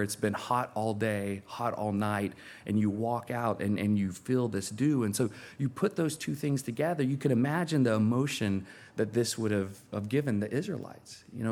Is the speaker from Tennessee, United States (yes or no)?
yes; Tennessee, United States; growing up in Tennessee and we would have very hot summers